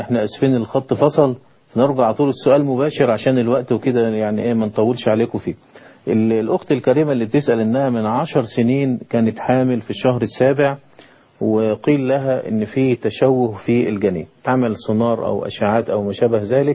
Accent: Egypt; عندنا في مصر إلى الآن حارة اليهود موجود فيها اليهود

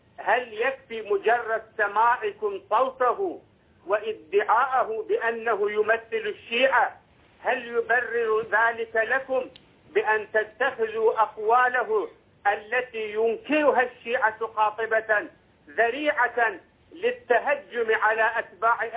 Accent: Iraq; أنا من العراق.

